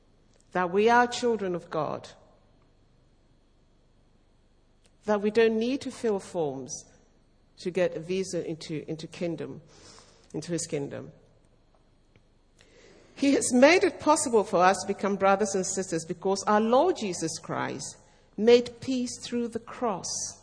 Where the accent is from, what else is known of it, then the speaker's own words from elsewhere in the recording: Accra, Greater Accra, Ghana; born there; I was born in Accra.